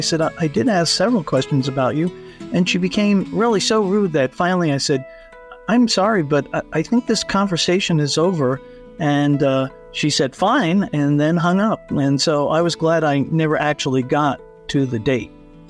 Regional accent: Colorado, United States; I'm from Colorado.

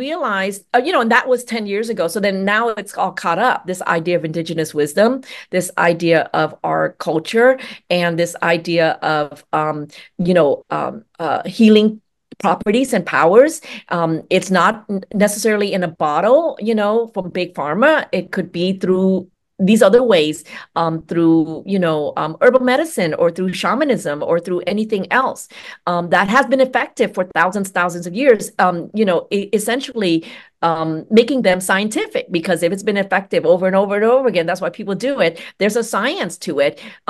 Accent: Vietnam; also born or lived in United States; So my experience is of a young person growing up in Vietnam and in the United States, being really afraid of ghosts or ma, right? But that's because Vietnamese people are animists.

